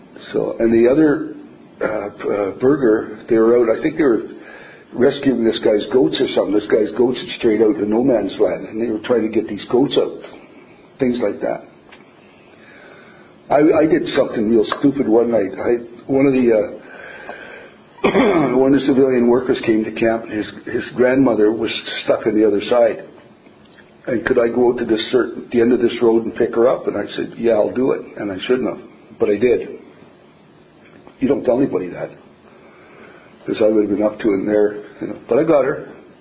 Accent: Winnipeg, Manitoba, Canada; born there; I was born in Winnipeg.

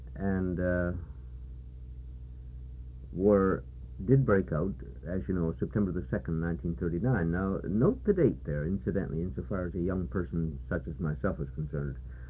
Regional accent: Sydney, Nova Scotia, Canada; also born or lived in New Glasgow; Okay, now when I was about 5 or 6 years old, I moved from New Glasgow, Nova Scotia to Sydney, Nova Scotia, and there I remained for the next 10 years, at which time, when I was 16 years old, the war broke out.

